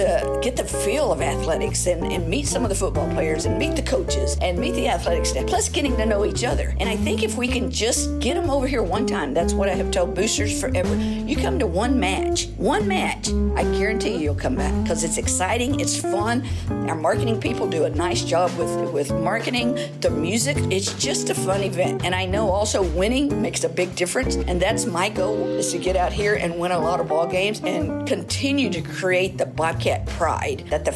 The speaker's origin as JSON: {"language": "English", "town": "Pecos", "region": "Texas", "country": "United States", "said": "Well, I think that I came from Pecos, Texas, which was flat, and to come to these hills"}